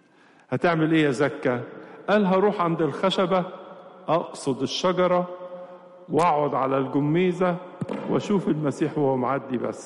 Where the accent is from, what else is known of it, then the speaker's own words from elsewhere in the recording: Egypt; عندنا في مصر هنا بتبقى نور كامل، في بلاد تانية بتبقى لسه بدين اليوم